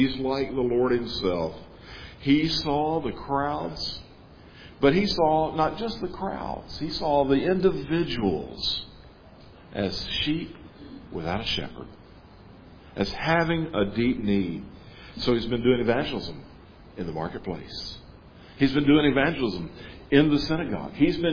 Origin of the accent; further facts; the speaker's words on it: Jackson, Mississippi, United States; But I wonder, if I went to my hometown where I grew up, Jackson, Mississippi.